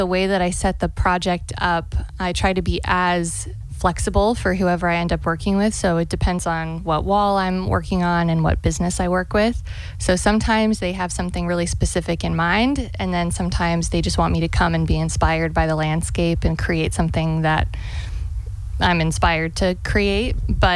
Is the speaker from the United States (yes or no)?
yes; Covington, Virginia, United States; So my first state was Virginia, and I painted in Covington, Virginia, which is my hometown.